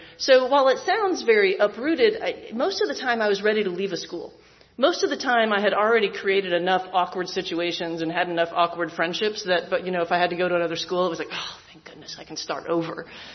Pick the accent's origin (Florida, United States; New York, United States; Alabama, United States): New York, United States; New York City; born there; let's start at the very beginning, which is that I was born in New York. I was born in New York City. And my parents divorced when I was young, and my dad moved down here.